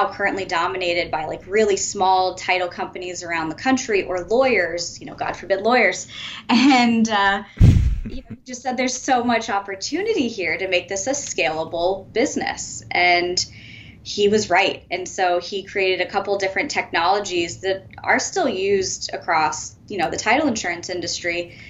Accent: Rhode Island, United States; I am from Rhode Island.

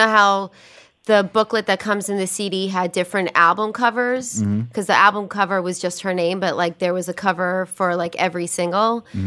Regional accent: Brooklyn, New York, United States; and raised, Sheepshead Bay. I'm probably the first person to shout out Sheepshead Bay on the radio, because growing up in Sheepshead Bay

